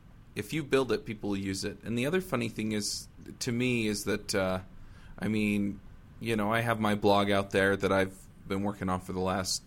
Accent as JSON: {"language": "English", "region": "Utah", "country": "United States", "said": "I'm this kid from Utah that has been programming Ruby and Rails professionally for about a year and a half."}